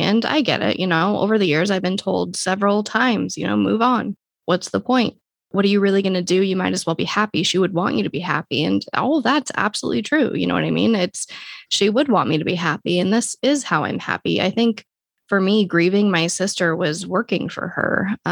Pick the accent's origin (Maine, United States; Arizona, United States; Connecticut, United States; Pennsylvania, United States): Arizona, United States; Phoenix; I grew up in West Phoenix and I saw a lot of friends, you know, die from drug overdoses.